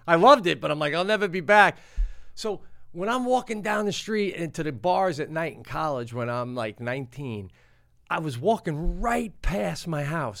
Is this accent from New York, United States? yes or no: yes; Long Island, New York, United States; And it's like 8 hours from where I grew up on Long Island.